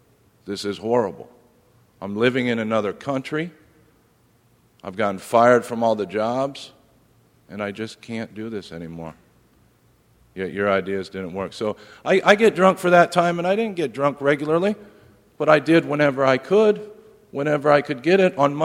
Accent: Iowa, United States; Growing up, I grew up in Iowa.

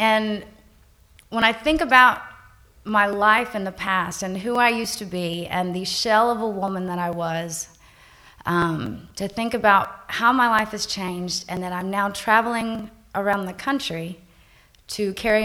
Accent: Texas, United States; But I'm from Texas, and I come from a fairly normal dysfunctional home

